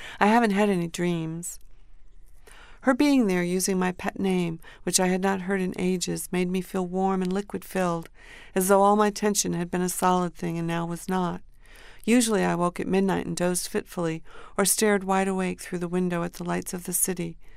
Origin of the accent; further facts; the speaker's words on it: Durham, New Hampshire, United States; Yes, I grew up in Durham, New Hampshire. My parents were both professors at the university.